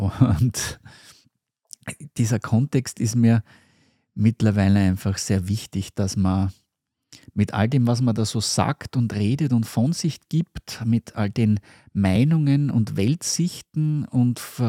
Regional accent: Vienna, Austria; ich bin ursprünglich in Wien geboren, in der Hauptstadt Österreichs, in Wien, in einem, ich würde mal sagen, in einem Arbeiterviertel und bin dort so als in den 70er Jahren klassisch als Einzelkind irgendwie groß geworden

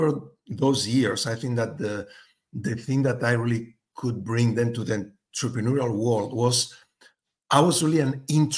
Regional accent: Spain; also born or lived in France; I come from Spain. I was, you know, born in France, but then raised in Spain.

